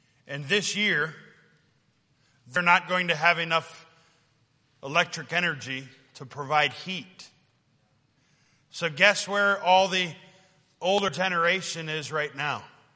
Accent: Indiana, United States; I grew up here in Northwest Indiana.

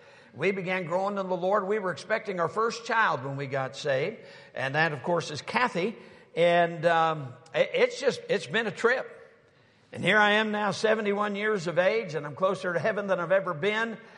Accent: Sturgis, Michigan, United States; I was brought up in Sturgis, Michigan, so that's not all that far from here, but I was brought up in a home of drinking and cursing.

